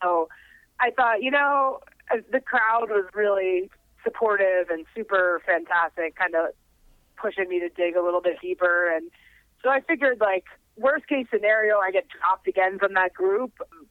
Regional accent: United States; As an American rider was really special

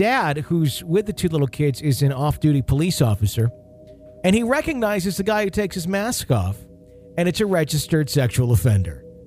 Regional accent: Wisconsin, United States; And I believe this is in my home state of Wisconsin that this happened.

